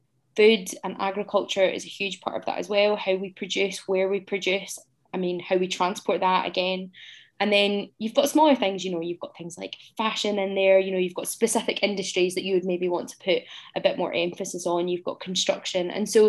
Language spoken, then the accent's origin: English; Glasgow, Scotland, United Kingdom; And like, I'm from Glasgow, so please no more rain.